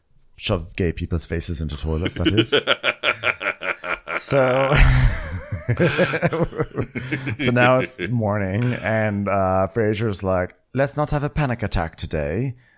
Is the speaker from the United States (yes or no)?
no; Costa Rica; because I'm from Costa Rica and I'm a free spirit because, you know, Costa Rica.